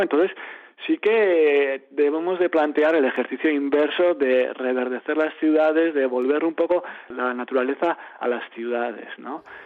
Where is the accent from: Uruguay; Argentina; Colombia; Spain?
Spain; Zarautz, Basque Country; Pero yo soy de Zarautz